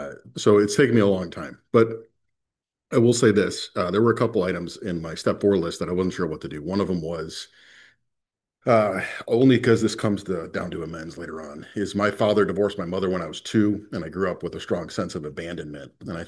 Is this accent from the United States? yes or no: yes; New York, United States; I grew up in New York